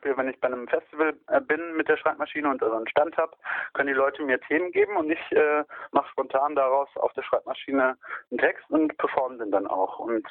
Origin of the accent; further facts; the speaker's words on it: Münster, North Rhine-Westphalia, Germany; Ja, ich komme aus Münster.